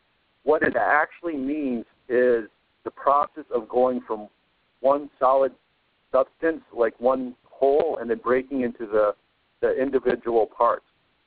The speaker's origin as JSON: {"language": "English", "country": "United States", "tie": "born there", "said": "my reference point being I was born in America. This is the only place I've known"}